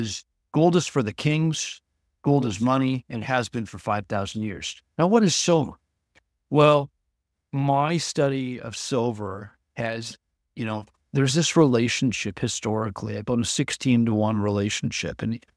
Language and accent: English; Vancouver, British Columbia, Canada; I grew up in Vancouver, but my family, you know, my dad moved over from India when he was 21, right?